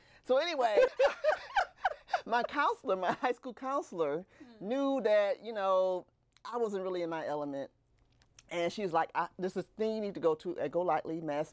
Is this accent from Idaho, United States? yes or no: no; Detroit, Michigan, United States; So I'm from Detroit.